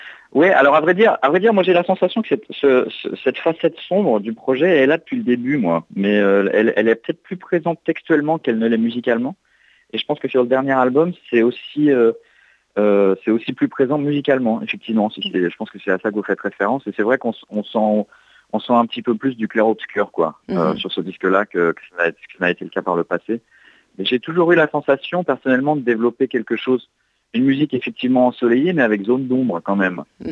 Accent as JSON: {"language": "French", "town": "Paris", "region": "Île-de-France", "country": "France", "moved": "yes", "said": "j'ai quitté Paris. Moi, je suis de Paris à la base, en 99, pour déménager donc à San Francisco, où j'ai vécu une douzaine d'années avec ma famille."}